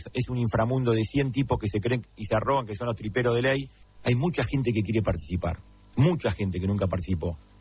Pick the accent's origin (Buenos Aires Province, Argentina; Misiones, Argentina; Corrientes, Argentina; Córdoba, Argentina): Buenos Aires Province, Argentina; La Plata; Soy platense, amo la ciudad de La Plata, soy oficialista por adopción.